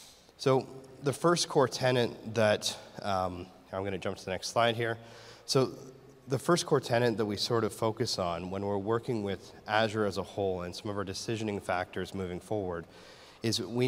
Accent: Canada; I'm Canadian, so I have to mention that.

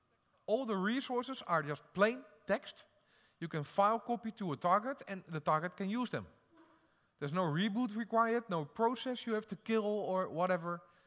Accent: Netherlands; I'm from the Netherlands.

